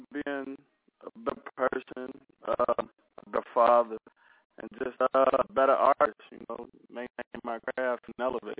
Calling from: Pittsburgh, Pennsylvania, United States; I'm calling right now from Tree Shack Studios, Pittsburgh, PA

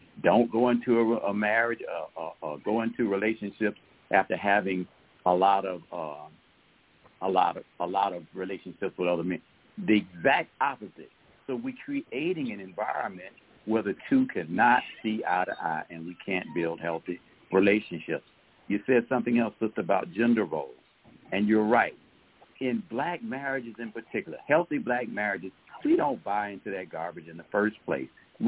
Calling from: Atlanta, Georgia, United States

